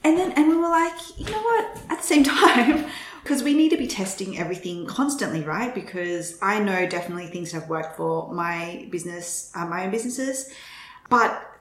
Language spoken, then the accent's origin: English; Sydney, New South Wales, Australia; now in New York, United States; So we're from Sydney in Australia, which is where I started my first business. We made the move to New York. We've been here for a year now